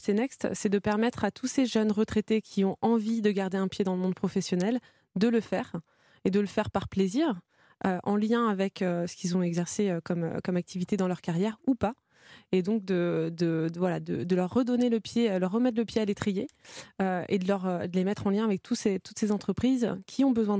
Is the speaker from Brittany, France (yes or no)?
yes; Brittany, France; Ça faisait sens aussi pour moi de monter mon entreprise en Bretagne, qui est ma région natale. Donc je suis rentrée en Bretagne